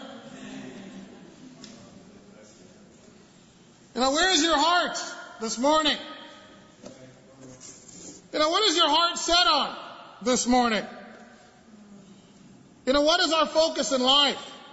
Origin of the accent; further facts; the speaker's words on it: Toronto, Ontario, Canada; You know, I'm from Toronto. And let's just say, this happens at where I lived.